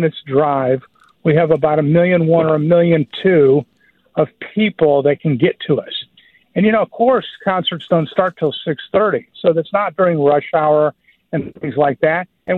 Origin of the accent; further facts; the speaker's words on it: Omaha, Nebraska, United States; I grew up in Omaha, Nebraska, and I watched the Crossroads Mall being built.